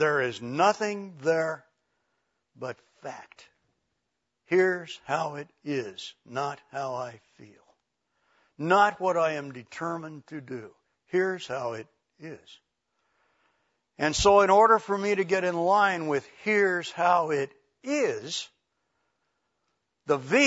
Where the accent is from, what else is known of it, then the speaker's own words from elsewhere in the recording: California, United States; Judy and I grew up in Southern California.